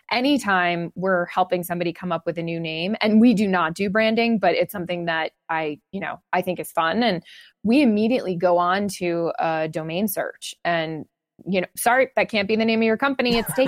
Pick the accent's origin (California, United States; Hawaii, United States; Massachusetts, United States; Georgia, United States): Massachusetts, United States; Okay, good. So I grew up in Massachusetts.